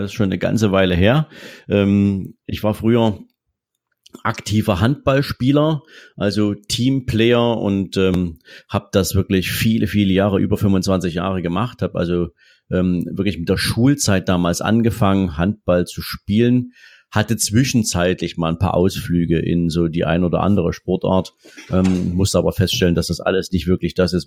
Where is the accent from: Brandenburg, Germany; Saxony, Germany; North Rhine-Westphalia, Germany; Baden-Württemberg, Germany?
Saxony, Germany; Dresden; Ich komme aus Dresden, also wohne in der wunderschönen Landeshauptstadt von Sachsen, habe hier ein kleines Häuschen, lebe hier zusammen mit meiner Frau, mit meinem Sohn.